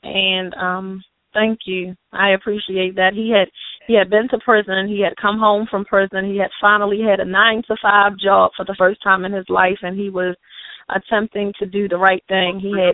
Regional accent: Baltimore, Maryland, United States; I am from Baltimore, Maryland.

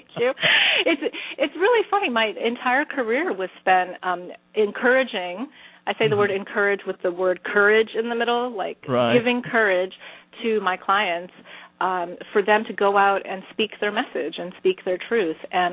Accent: New York, United States; I grew up in the Bronx, so, you know, I am much more comfortable in a city environment.

